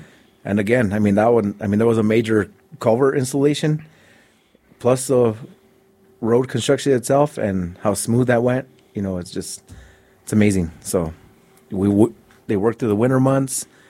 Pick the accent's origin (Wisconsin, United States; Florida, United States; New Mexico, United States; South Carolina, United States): New Mexico, United States; Hurley; I'm from Hurley. Went to Hurley Elementary.